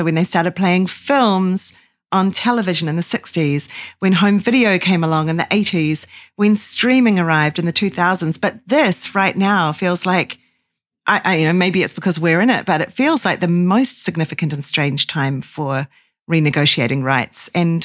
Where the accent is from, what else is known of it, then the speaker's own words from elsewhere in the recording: New Zealand; accent: New Zealand; me with my New Zealand accent, that this is very American centric.